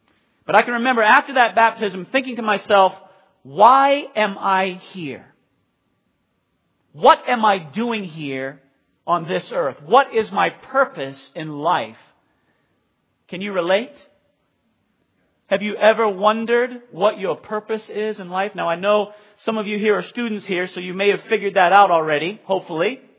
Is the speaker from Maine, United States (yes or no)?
yes; Bath, Maine, United States; But I grew up in Bath, Maine.